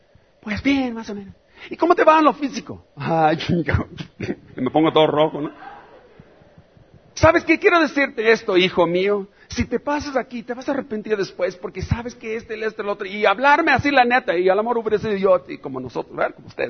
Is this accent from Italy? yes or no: no; Mexico; somos libres y soberanos, ¿verdad? Como buenos mexicanos, ¿verdad?